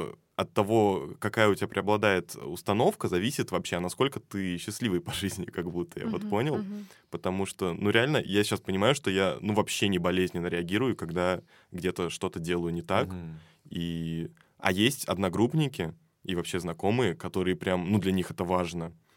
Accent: Moscow, Russia; born there; я живу в Москве, я родился в Москве

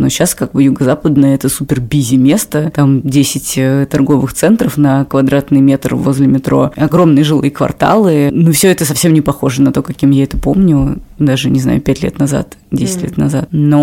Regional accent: Moscow, Russia; Я родилась в Москве, и мои родители родились в Москве. Я, получаюсь, москвичка в каком-то чуть ли не седьмом поколении.

